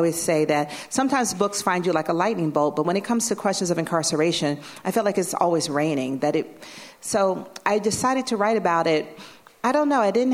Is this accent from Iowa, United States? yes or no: no; Atlanta, Georgia, United States; because when I grew up in Atlanta, it was segregated